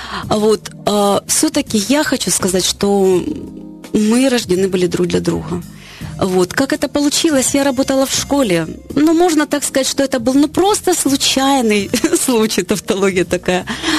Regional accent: Mariupol, Donetsk Oblast, Ukraine; born there; а я родилась в Мариуполе, там, где много солнца.

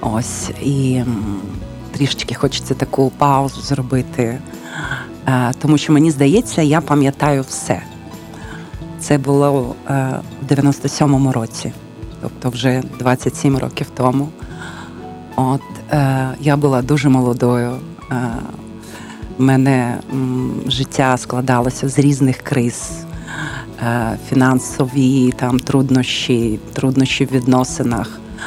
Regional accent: Kyiv, Ukraine; Я народилася в Києві і все своє життя проживала в Києві.

